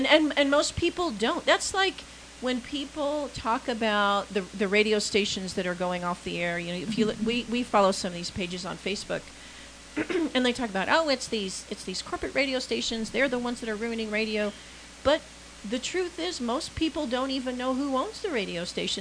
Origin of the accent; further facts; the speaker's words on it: Dallas, Texas, United States; Oh, in Metroplex. Dallas. I'm from Dallas.